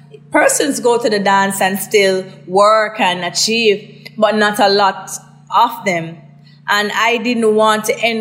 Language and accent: English; Waterhouse, Jamaica; Growing up in Waterhouse was very difficult